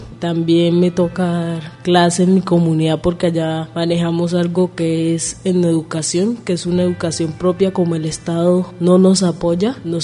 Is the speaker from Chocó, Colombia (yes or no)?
yes; Chocó, Colombia; vengo de las comunidades del Cacarica, de una parte de Colombia que es el departamento del Chocó, queda ubicado al noroeste.